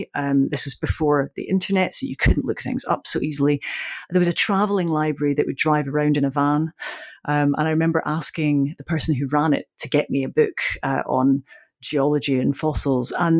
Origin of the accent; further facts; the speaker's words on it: Scotland, United Kingdom; I grew up in this really rural part of Scotland, very small village